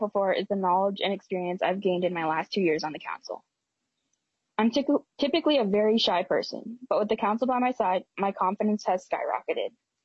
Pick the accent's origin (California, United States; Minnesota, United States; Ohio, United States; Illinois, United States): Minnesota, United States; Bemidji; I'm a junior from Bemidji, Minnesota.